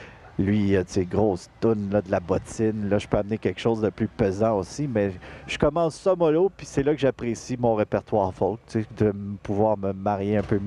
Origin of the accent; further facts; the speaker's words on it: Montreal, Quebec, Canada; J'ai grandi à Montréal, pour ceux qui se posent la question.